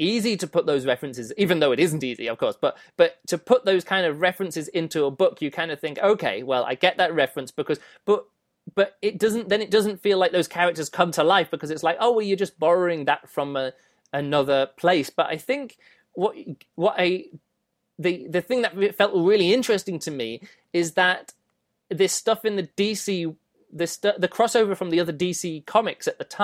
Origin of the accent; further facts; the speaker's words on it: United Kingdom; but I am British.